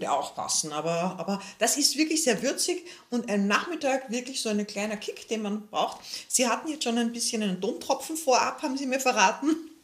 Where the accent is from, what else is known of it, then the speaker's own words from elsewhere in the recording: Vienna, Austria; So, jetzt darf ich als echte Wienerin fragen